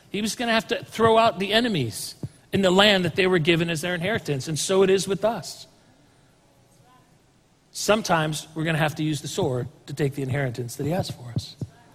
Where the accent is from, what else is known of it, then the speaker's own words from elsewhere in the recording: California, United States; Michelle and I grew up in Southern California, we were born and raised there